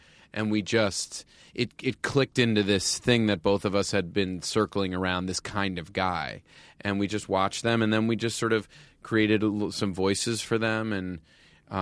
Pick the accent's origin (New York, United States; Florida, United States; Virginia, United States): New York, United States; And I think I grew up outside of New York City.